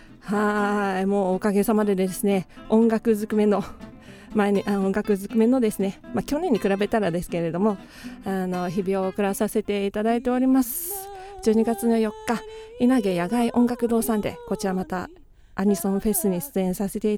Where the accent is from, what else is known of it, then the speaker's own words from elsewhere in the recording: Kyushu, Japan; 私と同じ九州出身のですね、熊本ではないんですけれども